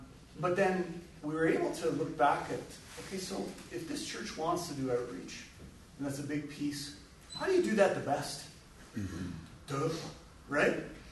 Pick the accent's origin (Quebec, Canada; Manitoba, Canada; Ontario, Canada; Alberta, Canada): Ontario, Canada; We came from Northern Ontario, and so we got here just before COVID